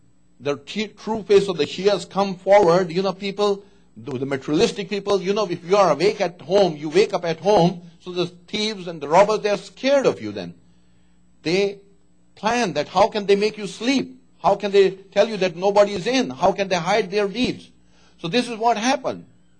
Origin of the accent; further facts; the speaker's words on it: Pakistan; Play a role as a Pakistani, as a Shia, and as the followers of Islam.